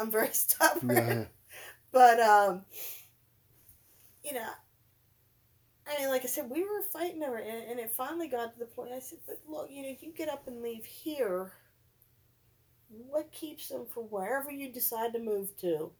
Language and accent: English; Boardman, Ohio, United States; He's originally from Poland, Ohio, and I'm from Boardman.